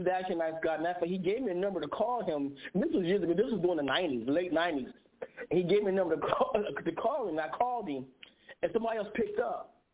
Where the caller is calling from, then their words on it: Wilmington, Delaware, United States; I'm calling from Wilmington, Delaware.